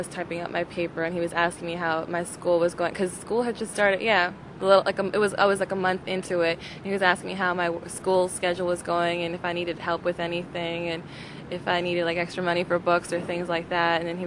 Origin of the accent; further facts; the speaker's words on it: United States; I was raised differently, of course. I was raised in America, and I was taught to be an independent woman.